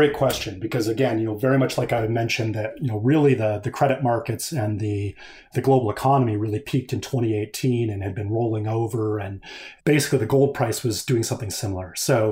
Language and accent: English; Colorado, United States; You know, I'm a snowboarder from Colorado.